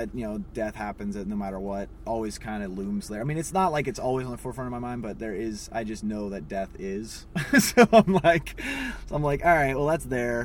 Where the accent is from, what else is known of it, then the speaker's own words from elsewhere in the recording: Sacramento, California, United States; No, in Sacramento, where my hometown.